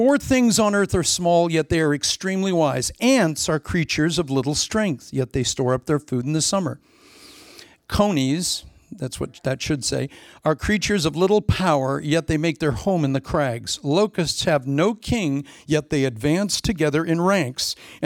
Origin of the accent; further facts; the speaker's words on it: Midwest, United States; I was raised in the Midwest. We had locust swarms come in.